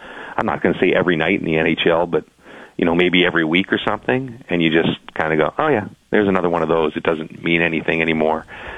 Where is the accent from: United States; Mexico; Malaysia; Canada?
Canada; Ottawa, Ontario; I'm from Ottawa